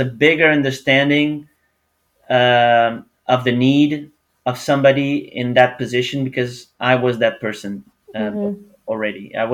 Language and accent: English; Portugal; English is a second language; moved away as an adult; also born or lived in Canada; now in United States; when I moved from Canada to the US, I just give a practical example. I moved in April. Mm-hmm. And I wanted to have a vacation in August, because that's what we do in Portugal.